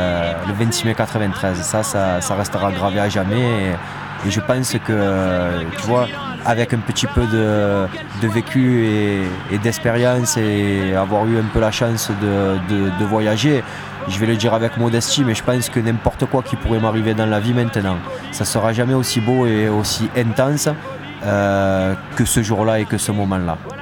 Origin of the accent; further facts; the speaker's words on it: Marseille, Provence-Alpes-Côte d'Azur, France; born there; j'ai 35 ans, je suis né à Marseille